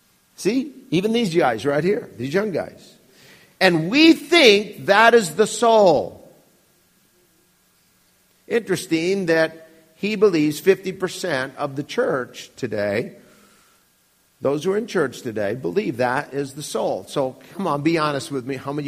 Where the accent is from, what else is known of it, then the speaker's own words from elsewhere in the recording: Wisconsin, United States; And it's interesting because I was raised in Wisconsin